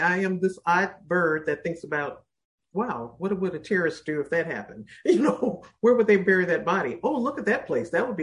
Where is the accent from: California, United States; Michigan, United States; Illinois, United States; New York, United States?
Michigan, United States; Detroit; held every year through my growing up in Detroit.